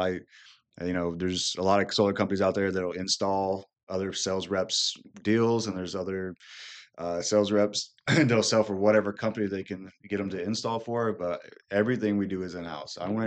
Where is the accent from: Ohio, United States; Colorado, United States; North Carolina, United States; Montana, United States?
North Carolina, United States; I'm from North Carolina originally.